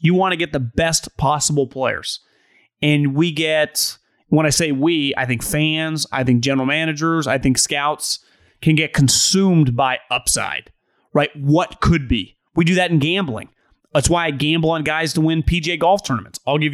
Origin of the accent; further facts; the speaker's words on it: Canada; I'm a Canadian Colts fan